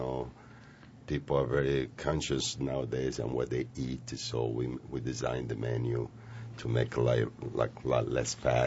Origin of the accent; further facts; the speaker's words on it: Sicily, Italy; I'm from Sicily.